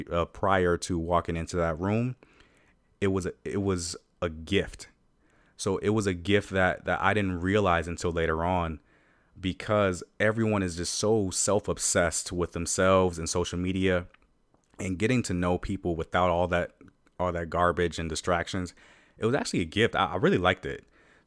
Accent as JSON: {"language": "English", "town": "Detroit", "region": "Michigan", "country": "United States", "said": "So I say like, hey, Ellen, I'm from Detroit."}